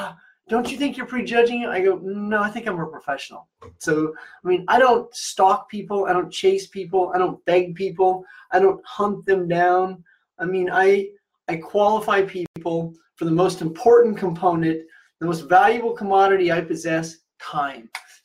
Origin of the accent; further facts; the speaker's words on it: Midwest, United States; I'm originally from the Midwest.